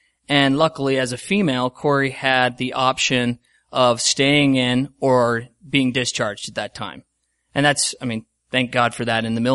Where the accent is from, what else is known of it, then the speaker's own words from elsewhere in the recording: Cottonwood Heights, Utah, United States; also born or lived in Sandy; I should preface that. I grew up here. I'm from the Cottonwood Heights and Sandy area. I went to Brighton High School